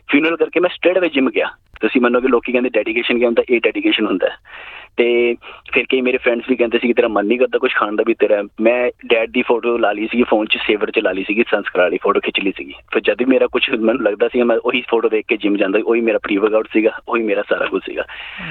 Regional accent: Chandigarh, India; ਮੈਂ ਜੀ ਚੰਡੀਗੜ੍ਹ ਤੋਂ ਜੀ.

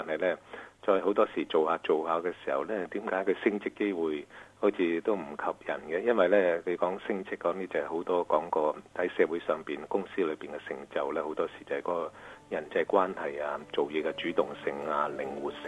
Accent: China; 因为我哋中国人呢好驚赞埋啲細路嘅

